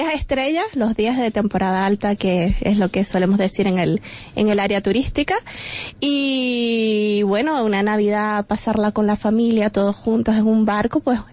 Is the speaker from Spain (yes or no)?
yes; Canary Islands, Spain; nosotros como canarios nos encanta irnos de escapada a las islas y siempre lo hemos hecho.